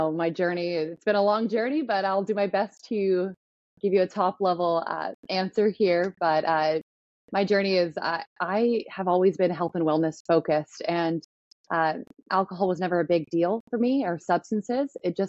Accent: Seattle, Washington, United States; I'm from Seattle originally, didn't see myself living there anymore.

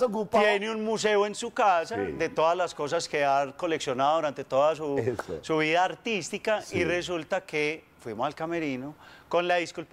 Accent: Colombia; nosotros venimos de Colombia

